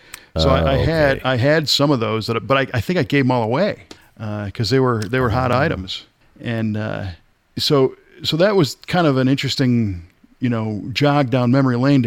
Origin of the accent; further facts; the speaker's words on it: Chicago, Illinois, United States; I grew up in the Chicago area.